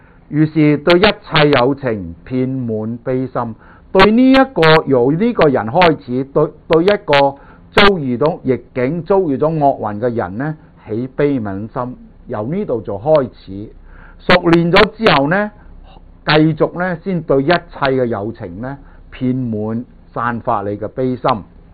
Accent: China; 我哋中國人都有咁嘅習慣啊

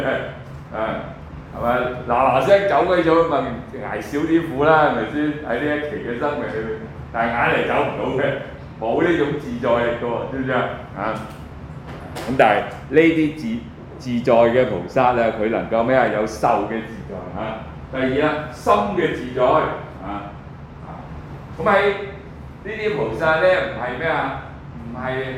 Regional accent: China; 我們中國人最喜歡的過年

